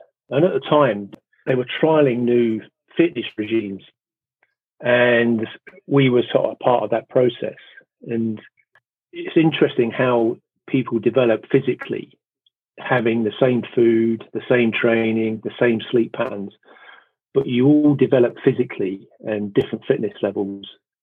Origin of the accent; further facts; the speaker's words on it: London, United Kingdom; I grew up in London. I was born in Dulwich in London, and I can only describe it as very feral.